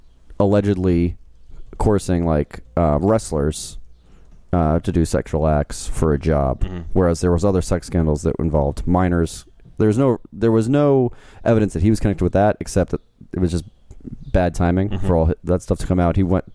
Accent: Boca Raton, Florida, United States; Was Vince McMahon in my hometown of Boca Raton, Florida

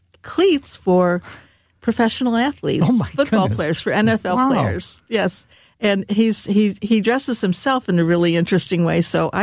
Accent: Cincinnati, Ohio, United States; now in St. Louis, United States; I grew up in Cincinnati, Ohio, which is very much similar to St. Louis in a lot of ways.

